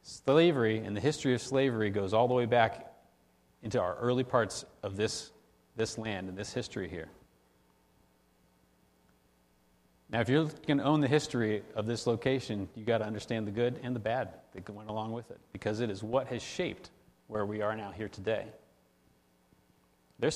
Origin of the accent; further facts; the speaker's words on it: California, United States; now in Southern Maryland, United States; I'm from California. I had no idea I was coming to Southern Maryland.